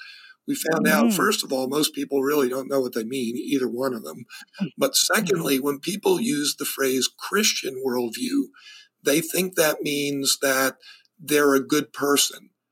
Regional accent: East Coast, United States; also born or lived in New York City / California; You know, I was born in New York City, grew up on the East Coast, but then after grad school, my wife and I moved to California.

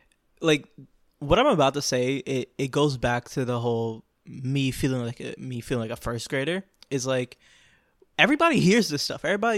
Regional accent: Florida, United States; You know, I grew up in Florida. Like, I'm a Florida boy. I jumped in lakes and climbed trees when I was a kid.

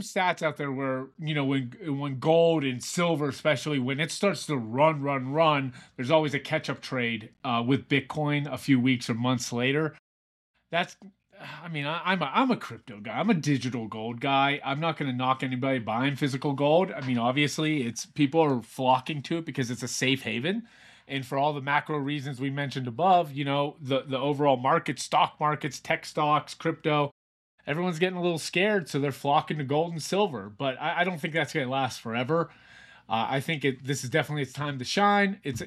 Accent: Pennsylvania, United States; I grew up in Pennsylvania. They had them out there.

